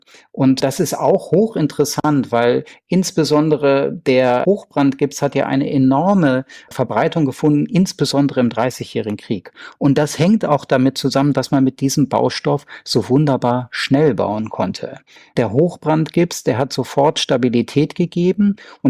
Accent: Göttingen, Lower Saxony, Germany; ich komme ja aus Göttingen

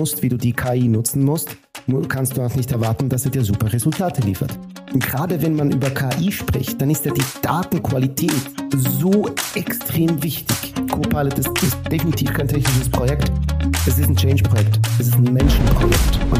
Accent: Italy; now in Switzerland; Ich sage immer Blutitaliener und Papierschweizer. Das ist so, genau, ich komme aus Italien ursprünglich, also auch meine ganze Eltern, meine Eltern, meine Großeltern, Verwandtschaft, das sind alle Italiener von Blut her, von der Herkunft

